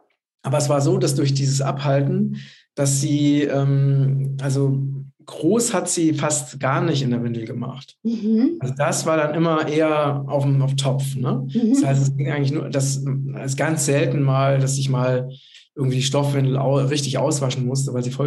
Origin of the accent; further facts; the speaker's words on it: Hesse, Germany; Ist halt nicht pinkeln, so wie wir bei uns in Hessen, sondern pullern heißt es dann.